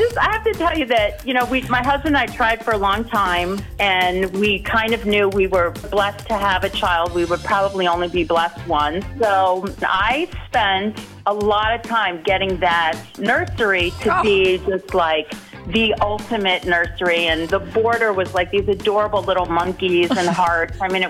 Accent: Monona, Wisconsin, United States; I'm from Monona.

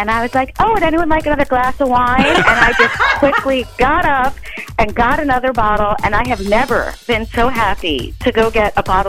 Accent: Madison, Wisconsin, United States; I'm from Madison.

